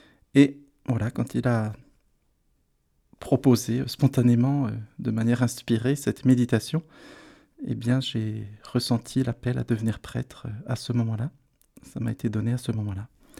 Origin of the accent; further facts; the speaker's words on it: Bourgogne-Franche-Comté, France; dans ma région d'origine, hein, le diocèse de Besançon